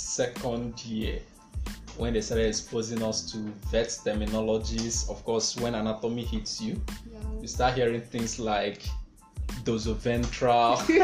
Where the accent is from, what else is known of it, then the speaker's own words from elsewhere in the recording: Ukehe, Enugu State, Nigeria; I'm from Ukehe in Igbo, the local government of Enugu State.